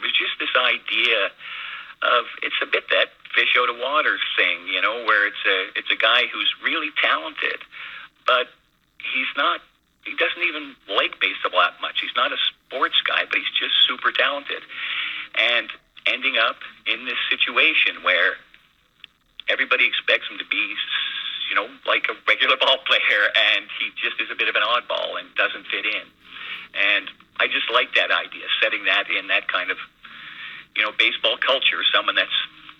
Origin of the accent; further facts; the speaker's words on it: Canada; You know, I'm a Canadian